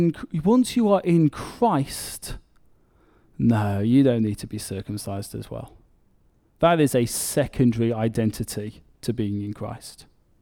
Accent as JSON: {"language": "English", "region": "England", "country": "United Kingdom", "said": "I'm English. I'm white. I'm male."}